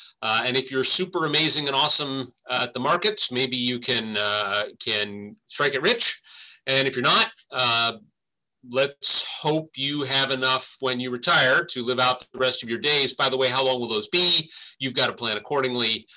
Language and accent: English; Anchorage, Alaska, United States; now in Juneau, United States; I was born and raised in Anchorage. Lived there. Still got family in Anchorage. Went to school outside, and then I finally got it right and moved to the capital city.